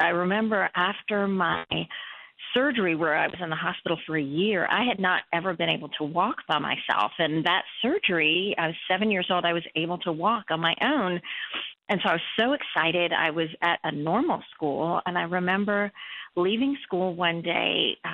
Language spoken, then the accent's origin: English; India; born there; I was born in India to Christian parents.